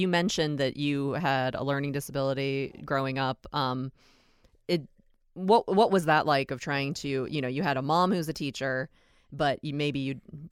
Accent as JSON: {"language": "English", "town": "Pittsburgh", "region": "Pennsylvania", "country": "United States", "tie": "born or raised there", "said": "I grew up in Pittsburgh, but my grandmother is from Indiana, Pennsylvania."}